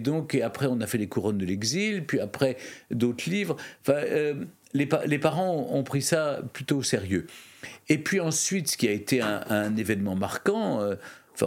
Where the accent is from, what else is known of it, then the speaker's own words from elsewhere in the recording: Lyon, Auvergne-Rhône-Alpes, France; born there; Je suis né à Lyon, j'y suis retourné.